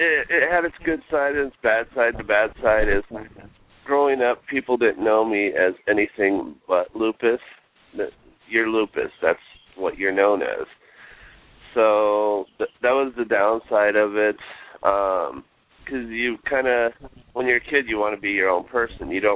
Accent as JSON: {"language": "English", "town": "Snowflake", "region": "Arizona", "country": "United States", "said": "And we're from a small town originally. We're from Snowflake, Arizona."}